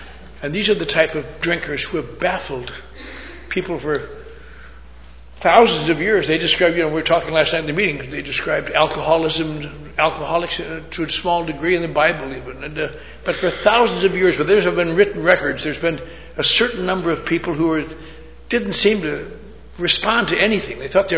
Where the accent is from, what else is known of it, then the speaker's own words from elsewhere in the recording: Los Angeles, California, United States; There's AA meetings in my hometown, Los Angeles.